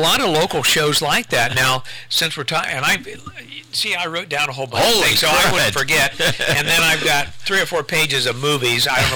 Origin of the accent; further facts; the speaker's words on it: Ohio, United States; I grew up in Southern Ohio, so we had Channel 4, 6, and 10 coming out of Columbus.